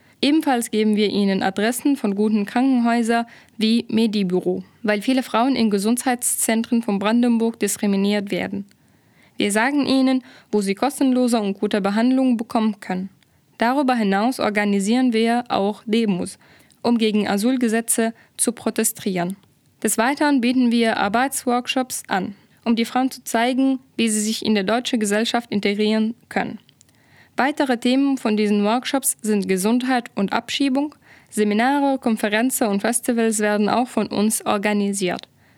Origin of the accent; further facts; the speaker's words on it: Cameroon; German is a second language; Ich komme aus dem Kamerun